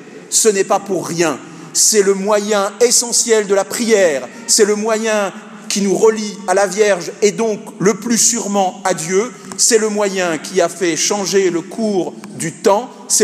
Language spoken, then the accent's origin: French; Grand Est, France; puisque moi, je suis Lorrain.